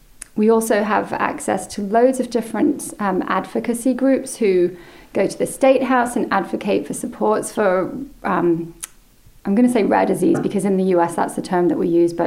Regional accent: Douglas, Isle of Man; now in Boston, United States; I am from Douglas in the Isle of Man, but currently live in Boston.

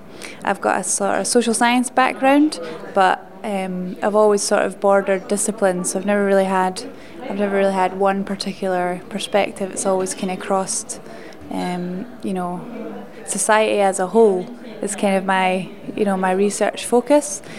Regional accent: Edinburgh, Scotland, United Kingdom; I'm from Edinburgh. … I'm at University of Stirling.

